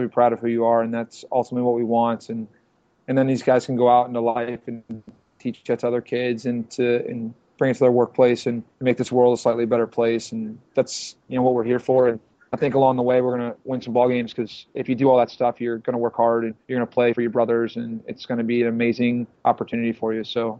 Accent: Virginia, United States; You know, I started on the East Coast. That's where I grew up in Virginia.

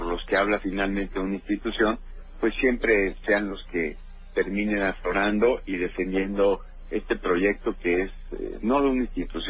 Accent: Mexico

